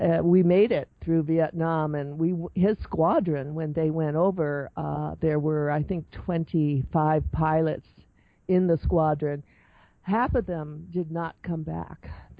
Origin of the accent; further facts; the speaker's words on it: Michigan, United States; Okay, well, I was born in the Midwest. I'm from Michigan, and I come from a typical alcoholic, dysfunctional Catholic family.